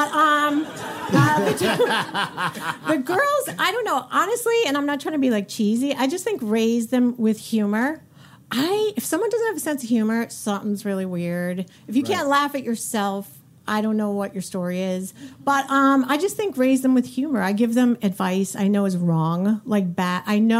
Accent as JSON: {"language": "English", "town": "Boston", "region": "Massachusetts", "country": "United States", "said": "I'm from Boston."}